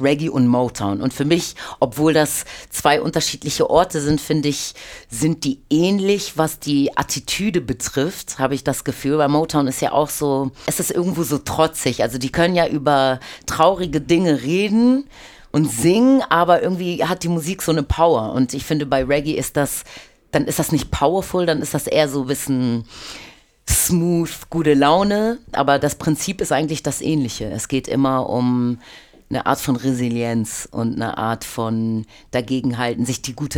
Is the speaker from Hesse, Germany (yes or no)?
no; Hamburg, Germany; ich bin Hamburgerin als erstes oder mitunter. Meine Mutter ist aus Polen, mein Vater aus der Karibik.